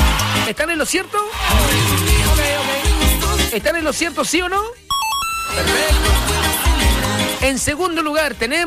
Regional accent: Chile; uno lo consume harto como chileno aquí, pues.

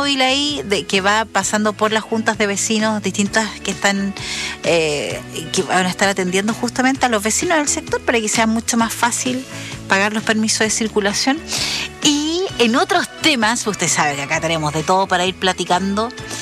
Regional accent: south, Chile; somos del sur de Chile. Uno tiene como otra visión de la vida, digamos, porque como que se comparte más.

